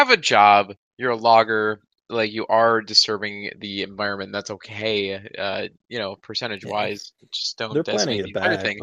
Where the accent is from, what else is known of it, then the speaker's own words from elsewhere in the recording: Michigan, United States; moved away as an adult; now in California, United States; I grew up in Michigan there. I went to my, all primary school, was born there. And then once I graduated, I got a job out in California.